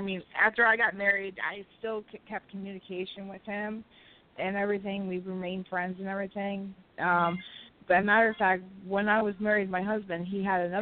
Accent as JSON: {"language": "English", "town": "Baltimore", "region": "Maryland", "country": "United States", "said": "I'm from Baltimore, Maryland."}